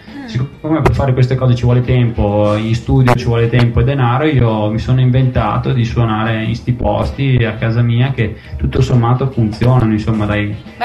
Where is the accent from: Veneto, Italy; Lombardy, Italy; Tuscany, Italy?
Veneto, Italy; Padua; Io sì, sono di Padova, si sente?